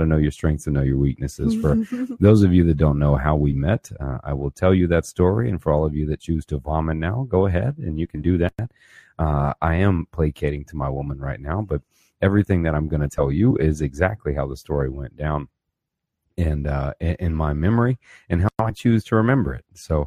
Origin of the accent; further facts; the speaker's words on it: Arizona, United States; I'm from Arizona, by the way